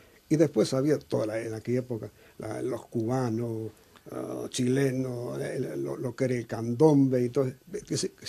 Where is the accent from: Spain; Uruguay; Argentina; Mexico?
Argentina; moved away; Yo soy argentino, ¿ya? Pero yo llevo muchísimos años aquí.